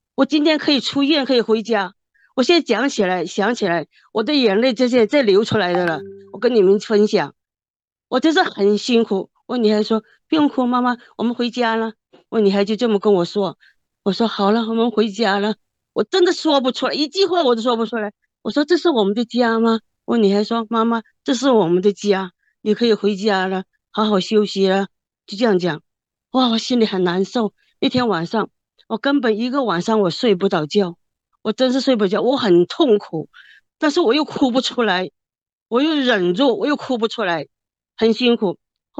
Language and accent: Chinese; Hong Kong; 我来自香港啊。